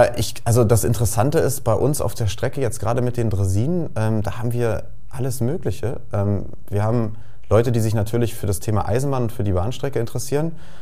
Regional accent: Lütjenburg, Schleswig-Holstein, Germany; immer wenn ich nach Hause gekommen bin, ich komme ursprünglich aus Lütjenburg

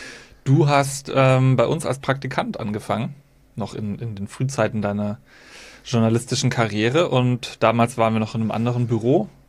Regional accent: Stuttgart, Baden-Württemberg, Germany; ich komme ja aus Stuttgart.

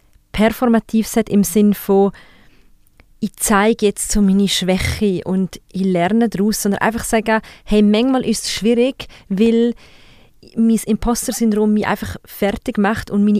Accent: Graubünden, Switzerland; Dann bin ich in Graubünden aufgewachsen, das heisst sehr nah an also italienisch Bünden und dann halt Tessin und so weiter.

